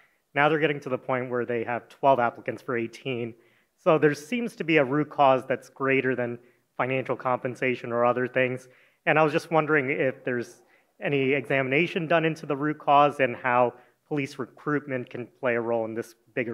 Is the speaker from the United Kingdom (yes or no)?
no; Indianapolis, Indiana, United States; I'm from Indianapolis, speak a little bit about the comment